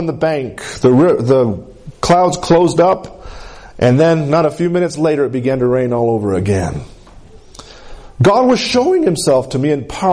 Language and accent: English; Capulin, New Mexico, United States; I didn't come just from the valley. I came from Capulene. I mean, that's small town USA. I mean, Center Colorado is almost 10 times as big as Capulene is.